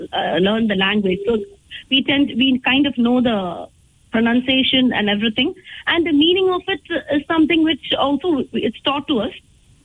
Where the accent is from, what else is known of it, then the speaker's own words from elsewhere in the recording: Dubai, United Arab Emirates; I was brought up in Middle East. I was not working there. My entire childhood was in Middle East, UAE, Dubai, precisely. My parents were working there, so I have lived my childhood in Dubai